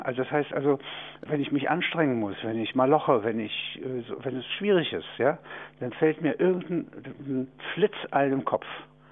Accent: Halberstadt, Saxony-Anhalt, Germany; ich komme aus Halberstadt.

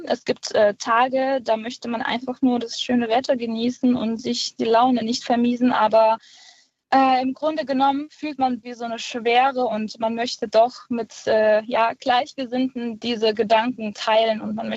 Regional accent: Brest, Brest Region, Belarus; also meine Mutter und ich, wir kommen beide aus Brest, das ist westlich von Weißrussland.

